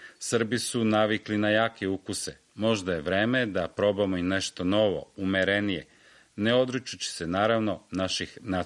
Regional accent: France; Ja sam Francuz, a mi volimo umerenost.

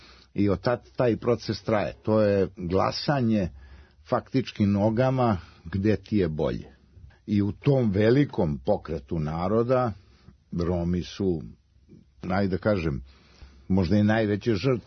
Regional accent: Serbia; mi smo iz Srbije

